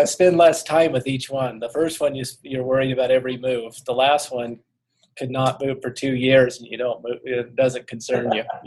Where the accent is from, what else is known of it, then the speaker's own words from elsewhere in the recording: Logan, Utah, United States; Sure. I'm from Utah originally, Logan, Utah.